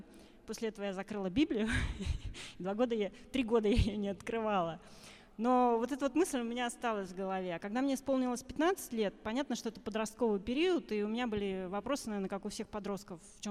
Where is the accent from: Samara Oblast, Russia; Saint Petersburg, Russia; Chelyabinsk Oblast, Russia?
Saint Petersburg, Russia; born there; now in Moscow, Russia; я в Москву приехала 14 лет назад, я родилась в Санкт-Петербурге, и так получилось, что жизнь меня по работе привела сюда.